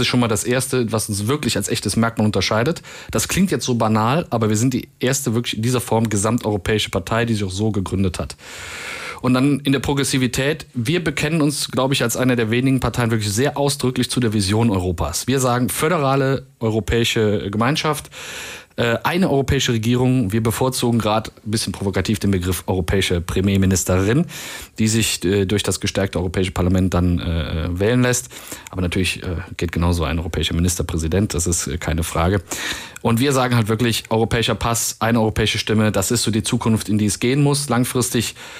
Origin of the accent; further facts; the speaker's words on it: Aachen, North Rhine-Westphalia, Germany; Also ich komme aus Aachen